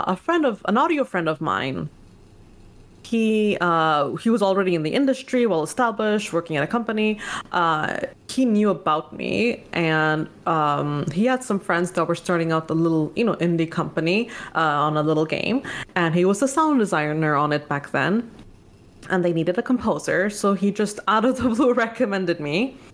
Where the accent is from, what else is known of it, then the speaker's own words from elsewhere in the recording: Montreal, Quebec, Canada; even though I was from Montreal, I did not know a single game dev in the city.